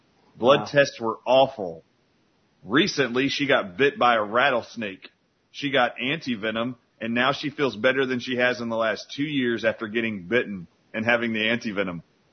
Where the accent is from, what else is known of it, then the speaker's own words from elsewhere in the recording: New Orleans, Louisiana, United States; We're from New Orleans, man. We're all Cajun.